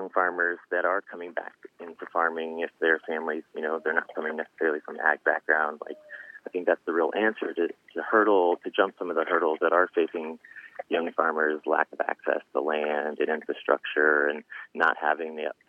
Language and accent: English; Fairbanks, Alaska, United States; I'm all over the place. You know, my folks ended up in South Texas, but home is Fairbanks.